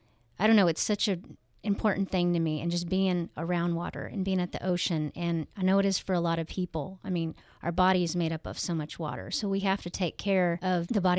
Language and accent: English; Texas, United States; So he's from Europe. I'm from South in America, Texas.